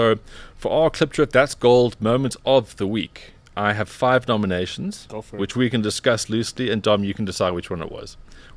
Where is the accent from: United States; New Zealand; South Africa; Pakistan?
South Africa; Cape Town, Western Cape; Now, I grew up in Cape Town, so Newlands was like my first love when it came to cricket grounds.